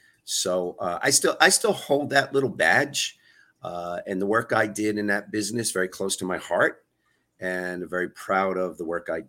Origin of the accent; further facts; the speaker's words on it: New York, United States; Growing up in New York as an actor later on in life